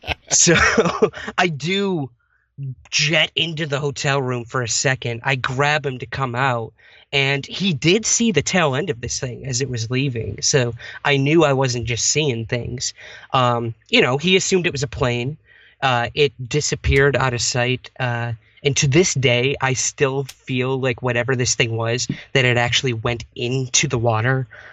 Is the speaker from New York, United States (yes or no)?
yes; Syracuse, New York, United States; interviewing people in my hometown of Syracuse, New York, and kind of just snowballed from there.